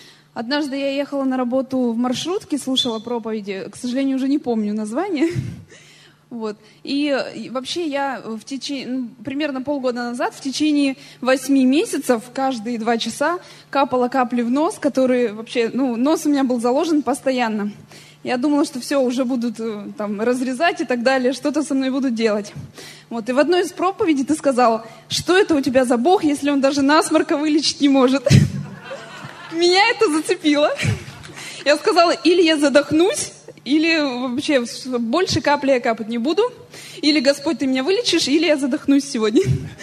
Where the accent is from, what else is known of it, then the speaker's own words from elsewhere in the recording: Tyumen, Tyumen Oblast, Russia; я из Тюмени.